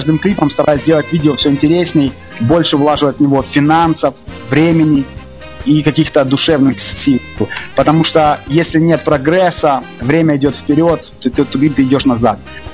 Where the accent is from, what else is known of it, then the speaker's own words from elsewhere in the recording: Zaporizhzhia, Zaporizhzhia Oblast, Ukraine; из Запорожья. То есть это таких четыре ветерана украинского рэпа.